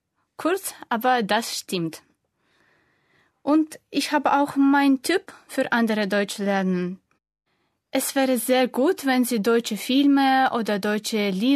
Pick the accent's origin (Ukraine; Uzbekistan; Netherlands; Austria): Uzbekistan; Tashkent; German is a second language; now in Germany; Ich komme aus der Hauptstadt des Usbekistans. Ich bin im Jahre 1998 geboren. Ich lerne Deutsch